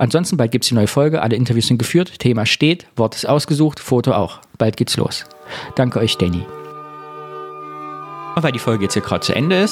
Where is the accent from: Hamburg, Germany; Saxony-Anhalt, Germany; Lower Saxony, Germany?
Saxony-Anhalt, Germany; streiten sich mit uns, ob die Himmelsscheibe von Nebra, die ja von mir 30 bis 40 Kilometer weg ist, noch zu meiner Heimat gehört oder schon nicht mehr.